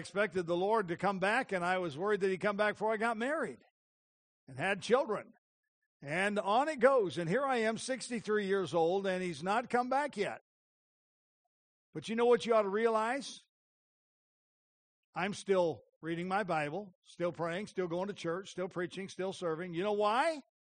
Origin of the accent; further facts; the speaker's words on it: United States; And then when I understood the threat of communism and Russia, I grew up in the United States